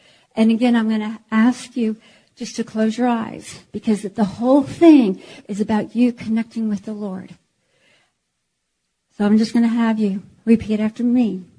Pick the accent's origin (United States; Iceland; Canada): Iceland; you know, I come from Iceland. I had to break some of that off.